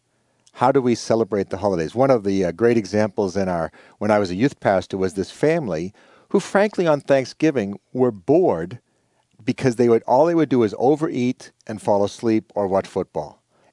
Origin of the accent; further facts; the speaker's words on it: Boston, Massachusetts, United States; I come from Boston, and we've got two or three great sports teams going.